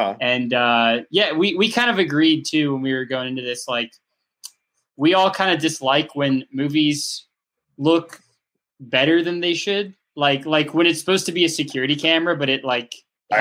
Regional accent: Atlanta, Georgia, United States; He's an actor in Atlanta. We're all from Atlanta

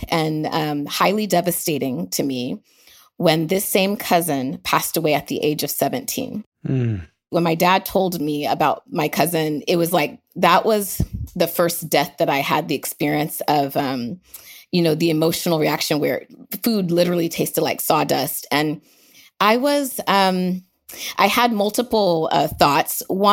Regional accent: Nigeria; now in United States; So I was born in Nigeria, so I consider myself Nigerian American, and I had a childhood where part of it was in Nigeria, part of it was in America, kind of went back and forth.

